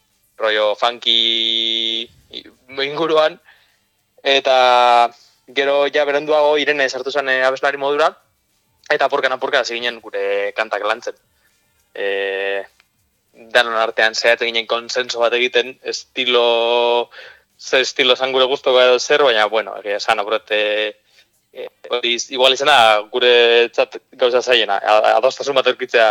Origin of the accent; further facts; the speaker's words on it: Gernika, Basque Country, Spain; now in San Sebastián, Spain; Gernikatik gatoz, eta Donostira etorri ginen bizitzen bueno, ikasketak eta lanak eta direla eta